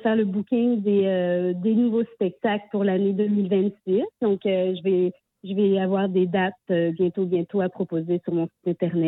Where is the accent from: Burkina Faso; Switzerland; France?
France; moi, je suis française, mais mon grand-père est guinéen, donc je suis métisse.